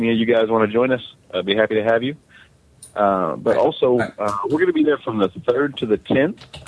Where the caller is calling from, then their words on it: Fayetteville, Arkansas, United States; Fayetteville, Arkansas.